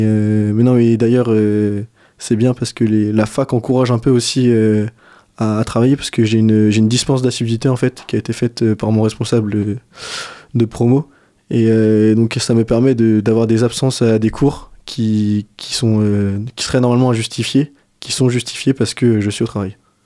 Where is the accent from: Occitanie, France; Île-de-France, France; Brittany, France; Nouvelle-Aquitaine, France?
Brittany, France; Saint-Malo; now in Angers, France; quand je suis arrivé sur Angers, parce que du coup, je suis de Saint-Malo.